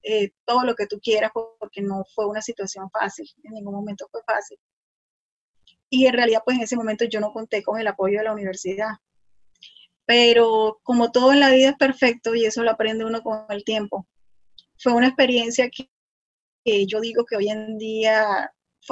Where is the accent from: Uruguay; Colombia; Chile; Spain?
Colombia; Barranquilla, Atlántico; Yo soy de Barranquilla, una ciudad que está aquí al norte de Colombia. Estamos a la orilla del río Magdalena y del Mar Caribe. La ciudad donde nació … la ciudad, bueno, una ciudad muy bonita, aquí al norte de Colombia, muy grande.